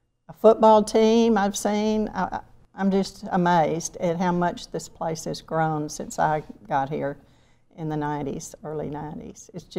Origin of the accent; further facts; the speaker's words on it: Dallas, Texas, United States; also born or lived in Texarkana; But we moved to Dallas from there, and that's where I went to high school.